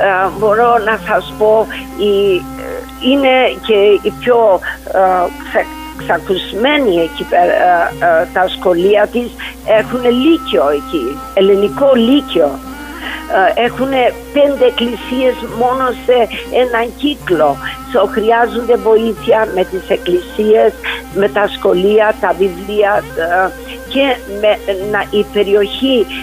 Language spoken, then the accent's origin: Greek; Himara, Vlorë County, Albania; Και όταν έμαθε που ήμουν από τη Χιμάρα